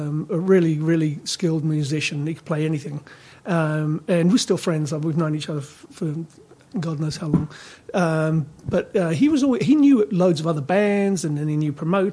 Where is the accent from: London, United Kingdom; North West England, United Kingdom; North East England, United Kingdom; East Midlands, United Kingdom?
London, United Kingdom; born or raised there; also born or lived in Sheffield